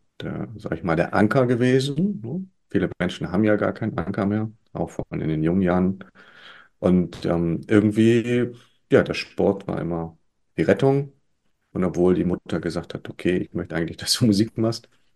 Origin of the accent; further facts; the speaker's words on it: Hamburg, Germany; ich bin hier in Hamburg geboren und habe eine sehr wilde Kindheit genossen mit vielen Künstlern, sehr politisch.